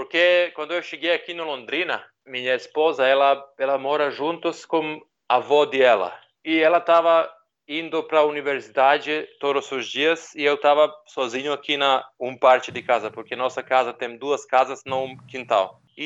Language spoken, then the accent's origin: Portuguese; Niš, Southern and Eastern Serbia, Serbia; Portuguese is a second language; Não, eu não sou de Belgrado, eu sou da segunda maior cidade do país. Ele é cidade no sul do país. O nome da cidade é Nish.